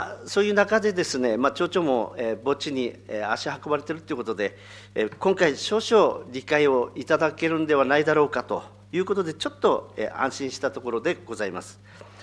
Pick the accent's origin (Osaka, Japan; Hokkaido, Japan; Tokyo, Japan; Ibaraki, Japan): Hokkaido, Japan; Rikubetsu; 私は陸別で生まれまして、生涯ふるさとで陸別で